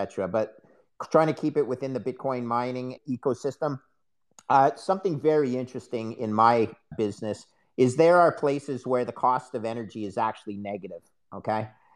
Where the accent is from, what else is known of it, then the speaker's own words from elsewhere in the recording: Canada; Now, I'm a Canadian. I don't really understand how your political system works.